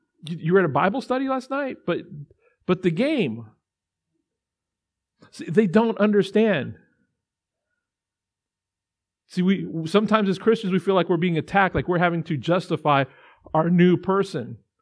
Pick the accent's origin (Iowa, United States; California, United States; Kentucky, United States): California, United States; born there; now in Texas, United States; I was born in California. Sorry, Texans, I couldn't change that. Got here as quick as I could.